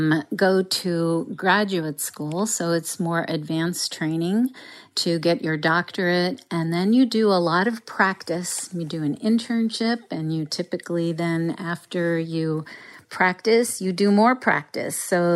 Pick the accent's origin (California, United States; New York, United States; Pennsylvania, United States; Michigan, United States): New York, United States; Queens; English is a second language; So I grew up in New York, in Queens, New York, as a child of immigrants, and we did not speak English at home. We spoke Russian and Armenian.